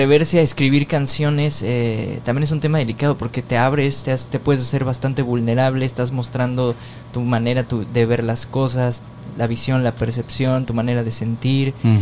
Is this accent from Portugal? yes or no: no; Mexico City, Mexico; yo soy de la Ciudad de México y soy mexicano y tengo la nacionalidad canadiense también, entonces soy como mexico-canadiense con mezcla de chorros mil culturas.